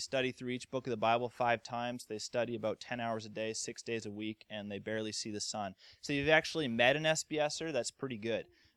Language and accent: English; Canada; I'm Canadian. Everyone says, oh, are you American? No, I'm Canadian.